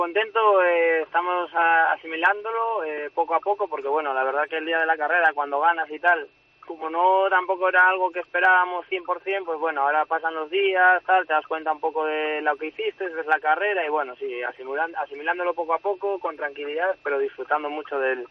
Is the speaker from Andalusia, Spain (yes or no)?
no; Asturias, Spain; yo como asturiano y demás